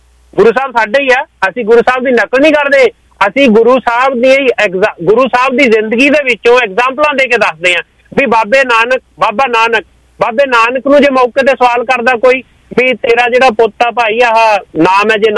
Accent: Punjab, India; ਅਸੀਂ ਪੰਜਾਬੀ ਹਾਂ ਭਾਈ, ਅਸੀਂ ਪੰਜਾਬੀ ਬੋਲੀ ਦੀ ਮਸ਼ਹੂਰੀ ਕਰਾਂਗੇ?

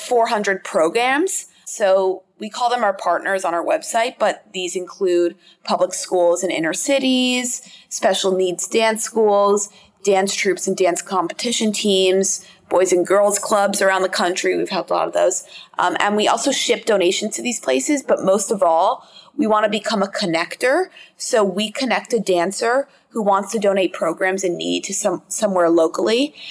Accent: New York City, New York, United States; I am from New York City. I am 18 and I am going to the University of Wisconsin in 10 days.

